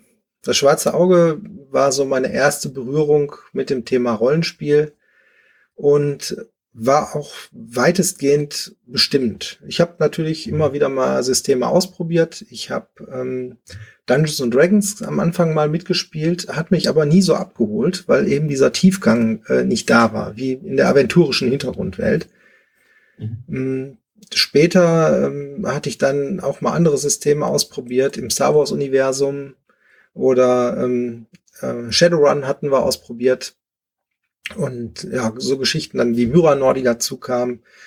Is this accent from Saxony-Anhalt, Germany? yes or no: no; Oberhausen, North Rhine-Westphalia, Germany; now in Essen, Germany; Ich bin aus Essen quasi so gar nicht weggekommen. Ich komme zwar ursprünglich aus Oberhausen, bin dann aber hier nach Essen gezogen.